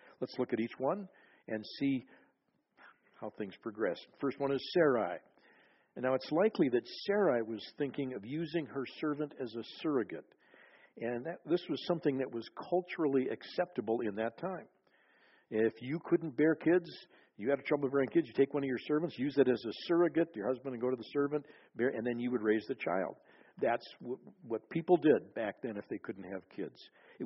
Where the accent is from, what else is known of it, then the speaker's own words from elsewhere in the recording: Minnesota, United States; And I grew up in Minnesota, so I watched the Minnesota Vikings.